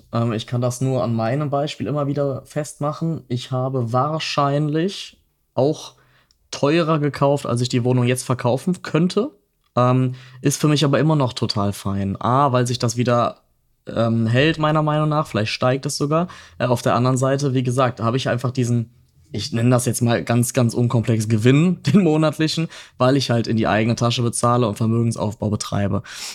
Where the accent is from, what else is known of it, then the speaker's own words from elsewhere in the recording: North Rhine-Westphalia, Germany; Köln-Bonn, ne, und ich komme jetzt nicht direkt aus den Städten.